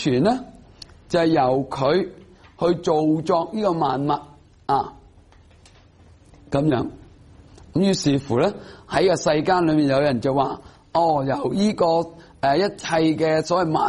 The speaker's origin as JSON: {"language": "Cantonese", "country": "China", "said": "所以你见到印度人呢好多种諗法㗎，我哋中国人冇有咁多种諗法啊。"}